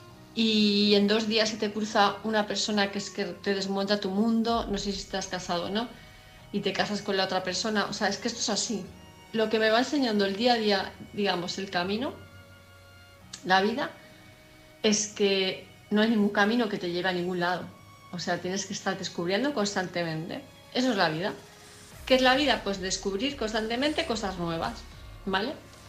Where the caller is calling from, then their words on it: Palma de Mallorca, Balearic Islands, Spain; de Palma de Mallorca